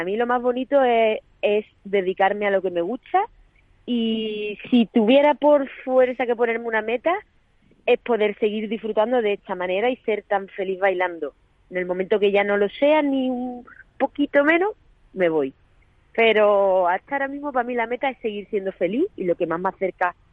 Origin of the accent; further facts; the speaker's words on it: Cádiz, Andalusia, Spain; yo soy gaditana, increíblemente gaditana. Pero hay una herramienta que yo creo que es la que me ha dado el haber nacido allí, que es la imaginación.